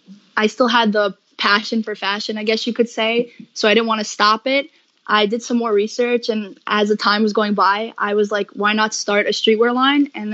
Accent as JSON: {"language": "English", "region": "New York", "country": "United States", "said": "So because I'm from New York, the pigeon plays like a big role."}